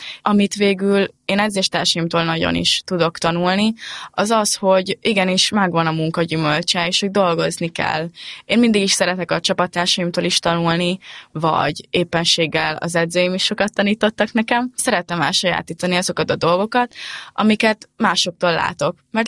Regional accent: Győr, Győr-Moson-Sopron, Hungary; én Győr mellett lakom, és hogy adott ott ez a lehetőség, hogy lényegében a szülővárosomba tudok kézilabdázni

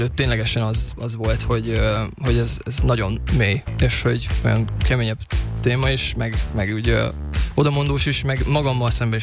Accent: Nyíregyháza, Szabolcs-Szatmár-Bereg, Hungary; Igen, nyíregyházi vagyok

